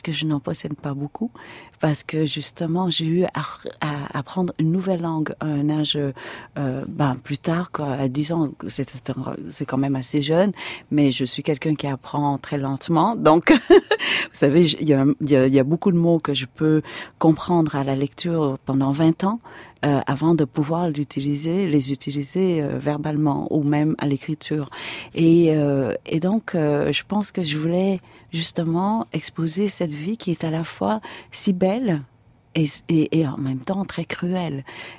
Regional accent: South, Vietnam; Je viens du Sud, donc je parle à la maison avec l'accent du Sud. Mais j'ai eu la chance de retourner au Vietnam travailler dans le Nord.

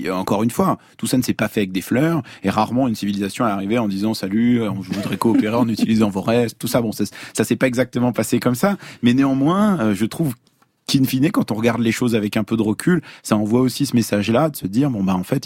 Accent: Lyon, Auvergne-Rhône-Alpes, France; J'ai grandi à Lyon et pas très loin du parc de la Tête d'Or.

